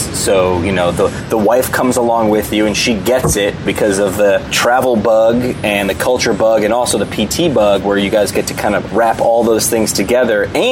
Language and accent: English; New York City, New York, United States; born there; I was born in the Bronx and I'm a Yankee fan